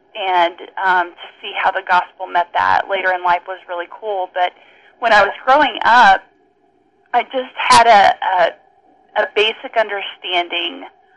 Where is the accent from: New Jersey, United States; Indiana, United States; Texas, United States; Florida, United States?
Texas, United States; Well, I grew up in the church. I am from Texas originally, and my parents were very involved in our church growing up.